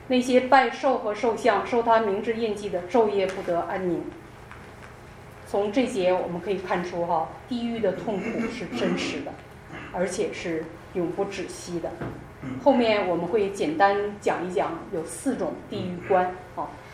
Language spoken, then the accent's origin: Chinese; China; 神大怒的酒，我们中国人也常常用这种比喻，对吧？